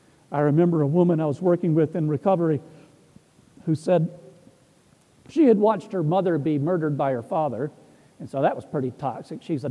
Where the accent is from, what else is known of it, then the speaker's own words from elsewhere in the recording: the South, United States; I was raised in the Jim Crow South. I mean, I was raised a racist.